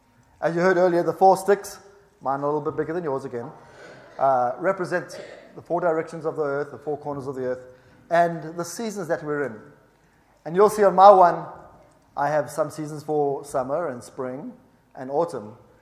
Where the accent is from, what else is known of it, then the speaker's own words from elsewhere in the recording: South Africa; born there; also born or lived in Abu Dhabi; You may hear from my accent that I'm a little bit different. I was born in South Africa, and for many years I thought South Africa was the most beautiful country in the world.